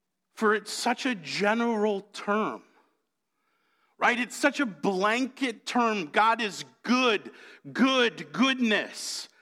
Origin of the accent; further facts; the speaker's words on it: New England, United States; You got to remember, I grew up in the Episcopal Church in New England